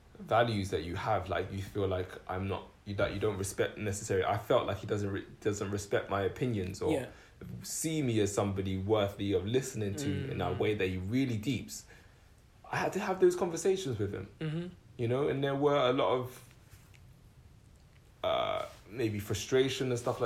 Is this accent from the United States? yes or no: no; United Kingdom; We exist in between this plane of being Caribbean and being British.